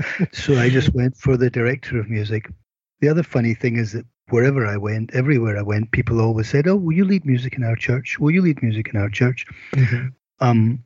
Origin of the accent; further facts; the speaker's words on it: Scotland, United Kingdom; I am Scottish.